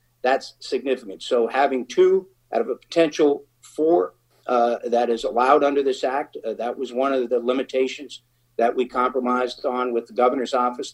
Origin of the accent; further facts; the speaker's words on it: Pennsylvania, United States; I've born and raised in Luzerne County, the grandson and son of anthracite miners. And when the mining industry collapsed in northeastern Pennsylvania, unemployment soared.